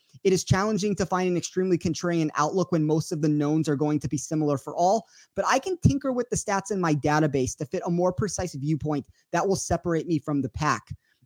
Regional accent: Las Vegas, Nevada, United States; I do want to recap the CJ Cup in my hometown of Las Vegas, Nevada.

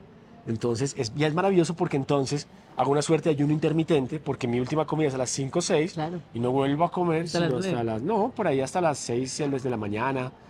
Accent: Colombia; Porque dicen que soy el segundo colombiano que conocen.

